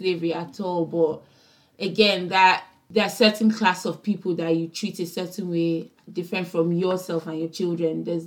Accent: Nigeria; me basically growing up in Nigeria, and I can go to my village anytime

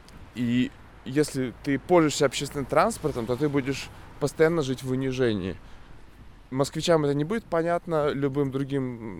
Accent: Chelyabinsk, Chelyabinsk Oblast, Russia; в Челябинске, откуда я родом. Вот, и то есть я из города, где все еще, если я пошел с друзьями в ресторан, моя мама спрашивает меня, по какому поводу.

